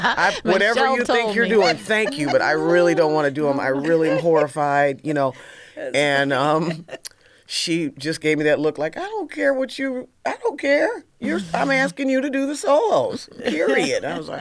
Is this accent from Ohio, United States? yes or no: yes; Toledo, Ohio, United States; I'm from Toledo.